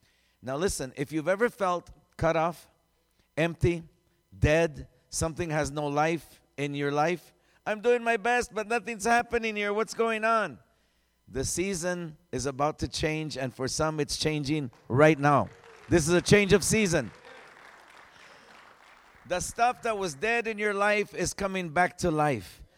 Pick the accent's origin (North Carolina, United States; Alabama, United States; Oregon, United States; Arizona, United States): Arizona, United States; Phoenix; I was born and raised in Phoenix.